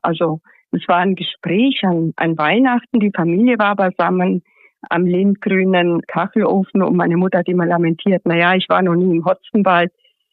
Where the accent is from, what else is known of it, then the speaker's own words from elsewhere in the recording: Timișoara, Timiș County, Romania; Also Temes war, meine Heimatstadt, war schon immer ein Schmelztiegel. Man hat zu Hause vielleicht einen Dialekt gesprochen, in der Straßenbahn Josefstädtlerisch und dann Hochdeutsch in der Schule.